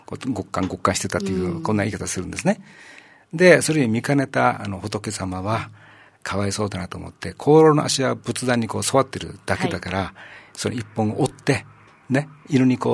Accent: Ishigaki, Okinawa, Japan; 私が八重山、石垣島出身なんで、

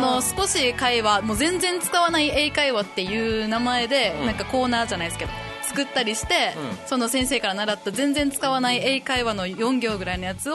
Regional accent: Yaese, Okinawa, Japan; 私の出身の町が八重瀬町

